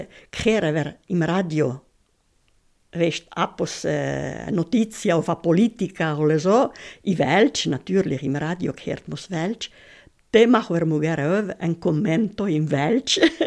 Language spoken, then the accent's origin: German; Formazza, Piedmont, Italy; bin natürlich eine Italienerin, die spezialische Würze hat. Und dann bin ich eine Pomatterin. Und dann bin ich, habe ich Würze im Goms. Aber natürlich, ich bin eine Italienerin.